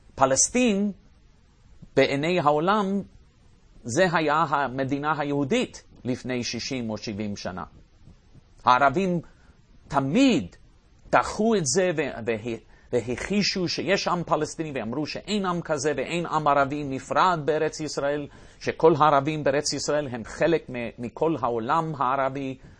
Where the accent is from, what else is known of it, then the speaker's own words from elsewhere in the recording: United States; אני יודע לעשות את זה בתור אמריקאי, בתור מישהו שמבין את העם האמריקאי